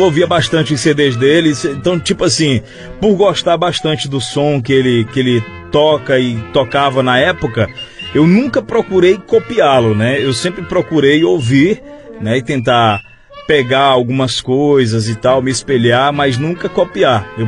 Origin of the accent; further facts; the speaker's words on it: Lago do Junco, Maranhão, Brazil; Eu nasci na cidade de Lago do Junco, no Maranhão. Interior do Maranhão, cidade top, cidade inigualável.